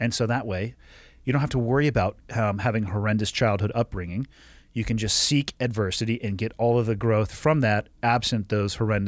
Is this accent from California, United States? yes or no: yes; Santa Cruz, California, United States; I left where I grew up in Santa Cruz, an amazing place to grow up, an even better place to leave is the way I describe it.